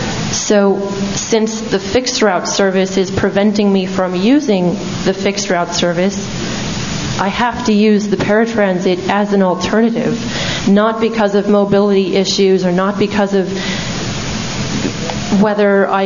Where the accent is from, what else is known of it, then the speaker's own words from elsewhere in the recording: California, United States; I'm from San Luis Obispo County. I am currently a college student there